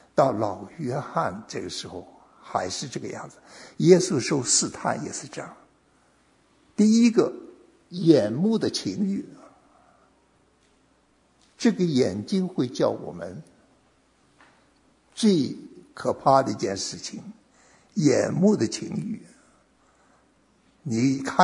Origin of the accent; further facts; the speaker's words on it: China; 不是我们在中国没有东西吃